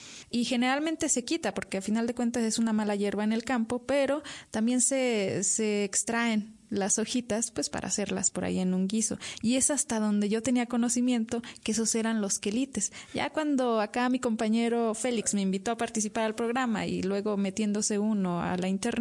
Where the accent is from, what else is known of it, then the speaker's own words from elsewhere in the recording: Villa Unión, Durango, Mexico; vengo de Puanas, de Villa Unión del Refugio, para ser exactas, el Refugio Villa Unión Puanas Durango. Y pues mi familia siempre se dedicó a la agricultura. Mis padres eran, mi papá campesino, mi mamá ama de casa.